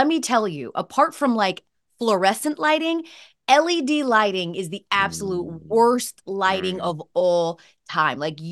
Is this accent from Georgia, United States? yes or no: yes; Atlanta, Georgia, United States; When I was living in Atlanta, of course I'm from Atlanta